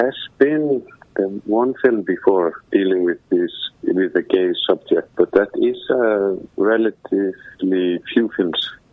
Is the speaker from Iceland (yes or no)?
yes; Iceland; the surrounding I grew up in Iceland.